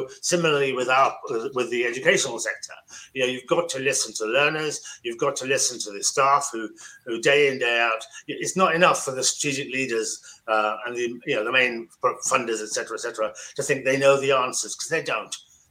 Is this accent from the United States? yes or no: no; Midlands, United Kingdom; when I was growing up in the Midlands